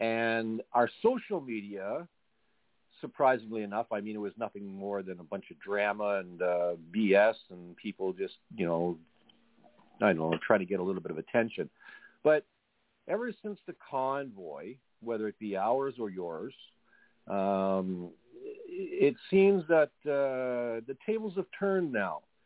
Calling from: Canada; I'm calling from Canada, by the way

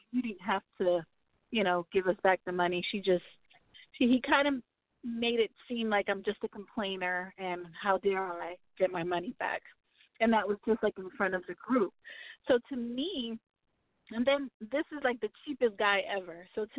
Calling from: New Jersey, United States; I'm originally from New Jersey. That's 973. But I live in Florida now.

